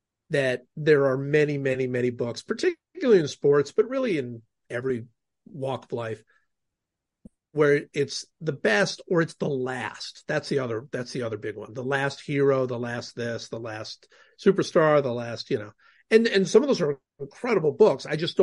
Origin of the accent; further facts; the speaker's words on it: Cleveland, Ohio, United States; I grew up in Cleveland, and that was the greatest sort of moment of my childhood